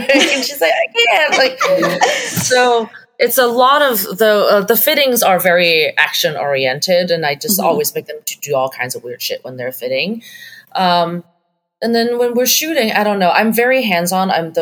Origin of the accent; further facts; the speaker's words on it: Hong Kong; also born or lived in Canada; But I grew up in Hong Kong.